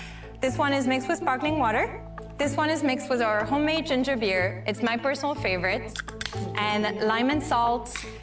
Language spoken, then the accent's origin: English; Lyon, Auvergne-Rhône-Alpes, France; now in Los Angeles, United States; I was born and raised in Lyon, France, and I now live in Los Angeles, California.